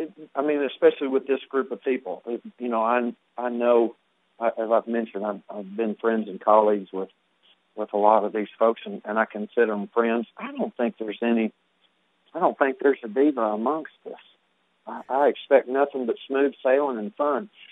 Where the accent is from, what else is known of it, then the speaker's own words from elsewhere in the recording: Paris, Texas, United States; also born or lived in Houston / Waco / Fort Worth / Dallas; I'm a Texas boy. I grew up mostly in Paris, but I lived in Houston and Waco, and Fort Worth, Dallas, even Jacksboro.